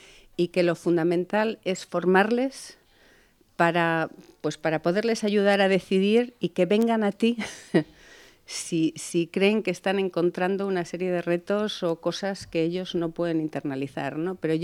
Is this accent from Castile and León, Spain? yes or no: yes; Olmedo, Castile and León, Spain; cuando estaba en mi pueblo, en Olmedo